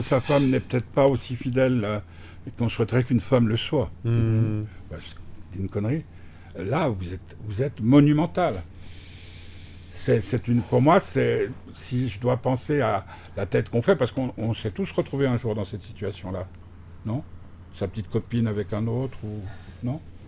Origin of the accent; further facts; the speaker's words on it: Geneva, Switzerland; also born or lived in Nice; Moi, je suis genevois, comme je vous le disais, mais j'ai vécu très longtemps à Nice